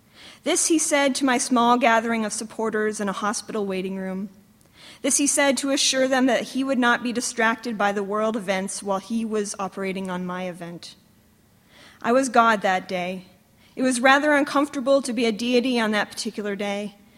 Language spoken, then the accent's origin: English; Virginia, United States; I was like, I'm Mennonite, and I'm from Virginia.